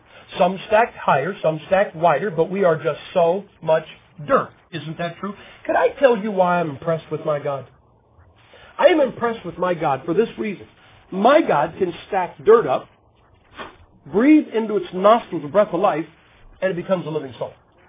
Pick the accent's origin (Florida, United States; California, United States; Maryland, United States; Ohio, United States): Ohio, United States; Then I'll get behind the pulpit and I'll say, I'm from Ohio.